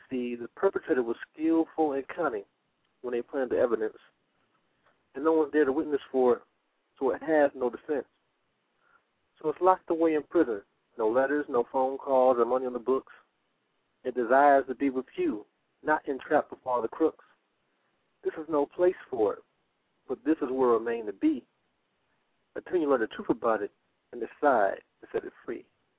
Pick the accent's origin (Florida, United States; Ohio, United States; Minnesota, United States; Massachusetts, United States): Ohio, United States; Cleveland; now in Chicago, United States; I'm from Cleveland, but right now I'm in Chicago.